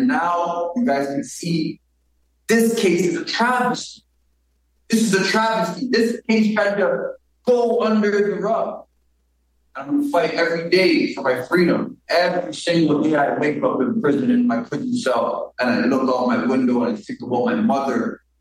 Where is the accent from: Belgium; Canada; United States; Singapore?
Canada; I'm from Canada.